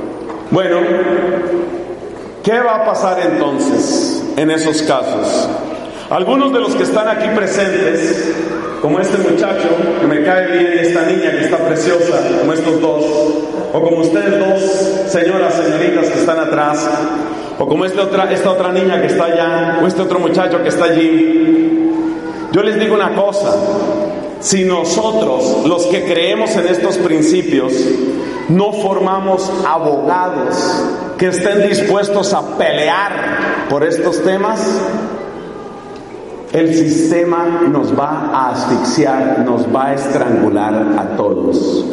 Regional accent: Colombia; ¿Qué va a pasar, por ejemplo, en mi país, Colombia, cuando ya algunos han sugerido que así como se exige que haya una cuota de mujeres en el gobierno de algunas empresas

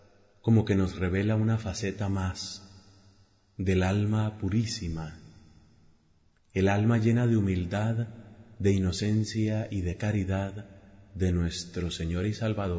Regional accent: Colombia; en mi país, en Colombia, es muy frecuente para Semana Santa

